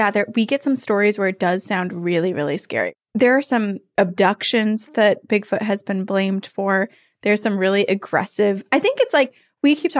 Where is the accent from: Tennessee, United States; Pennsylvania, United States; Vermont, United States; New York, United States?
Vermont, United States; Yeah, I live right outside of Boston. I grew up in Vermont.